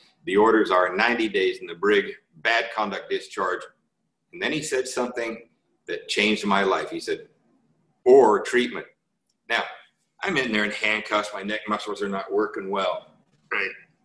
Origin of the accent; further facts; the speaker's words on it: Seattle, Washington, United States; I'm from Seattle, so of course we're Seahawks fans.